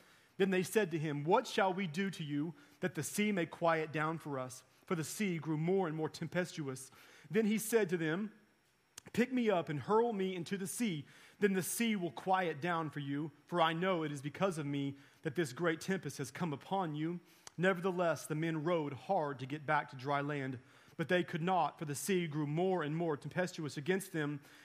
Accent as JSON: {"language": "English", "town": "Haskell", "region": "Oklahoma", "country": "United States", "said": "I am from Haskell, Oklahoma. In Haskell, Oklahoma, we had a neighboring community that was our arch rival."}